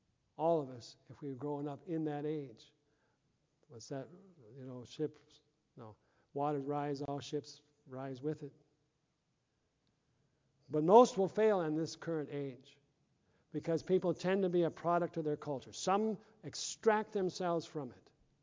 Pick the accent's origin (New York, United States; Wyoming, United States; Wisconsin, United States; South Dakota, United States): South Dakota, United States; Tyndall; Carol and I were in Tyndall, my hometown, a week ago for a high school reunion